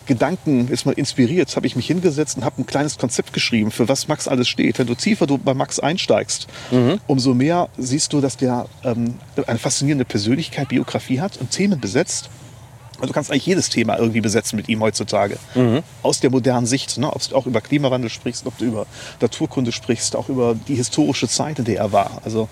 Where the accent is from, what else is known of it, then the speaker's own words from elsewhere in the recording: Neuwied, Rhineland-Palatinate, Germany; Ich komme aus der Stadt von Prinz Maximilian zu Wied. Ja, aus der Stadt des rheinischen Humboldt.